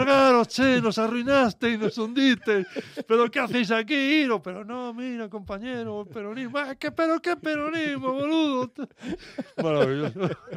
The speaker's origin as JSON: {"language": "Spanish", "country": "Spain", "said": "Ya sabes que somos los gallegos, ¿no?"}